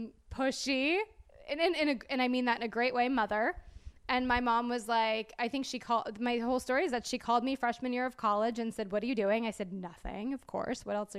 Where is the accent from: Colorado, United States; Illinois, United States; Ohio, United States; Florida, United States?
Florida, United States; Clearwater; I know you're from New Orleans, so I'm from Florida. I'm from Clearwater, which I feel like that's like a whole.